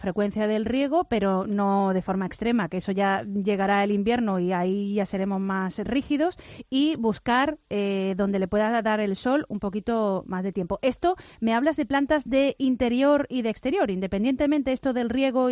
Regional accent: Álora, Andalusia, Spain; ahí en Álora, en mi pueblo, se ha dicho la lluvia, el agua de lluvia, eso es lo mejor.

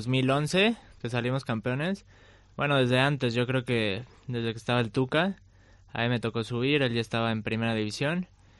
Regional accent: Mexico; Nosotros como mexicanos pedimos resultados a la selección

